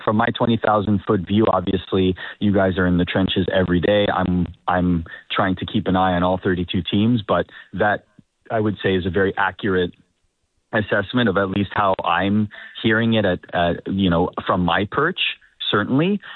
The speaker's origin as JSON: {"language": "English", "town": "Toronto", "region": "Ontario", "country": "Canada", "tie": "born or raised there", "said": "I'm born and raised in Toronto."}